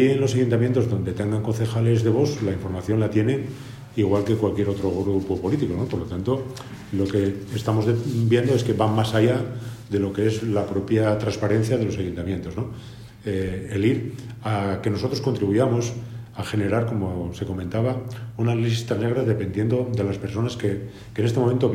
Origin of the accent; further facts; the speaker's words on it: Spain; Como muchos españoles en sus momentos hicimos lo mismo, emigrando a otros países